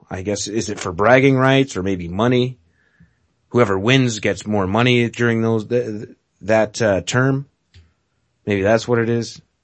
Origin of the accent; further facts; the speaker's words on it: Canada; As a Canadian, I can't get across the border very easy into America.